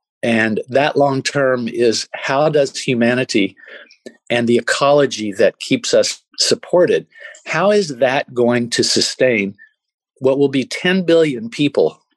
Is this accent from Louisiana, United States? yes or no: no; Chattanooga, Tennessee, United States; I am from Chattanooga, Tennessee, and my father was an entrepreneur in real estate